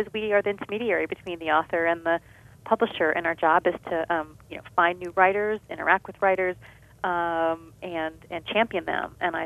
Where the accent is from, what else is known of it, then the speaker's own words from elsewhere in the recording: the South, United States; I'm from the South and I was not taught to be demanding money of people